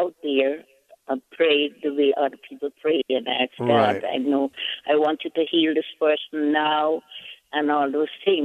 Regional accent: Guyana; now in United States; I spend most of my life here. but I'm from Guyana, British Guyana.

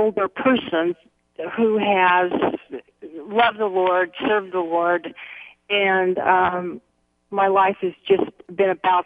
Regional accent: Bible Belt, United States; I'm a Southern Baptist, and I'm from the Bible Belt.

